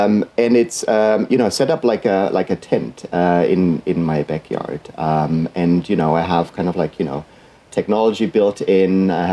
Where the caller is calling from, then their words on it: California, United States; I'm joining you today from my geodesic dome in our little forest here in the Santa Cruz Mountains.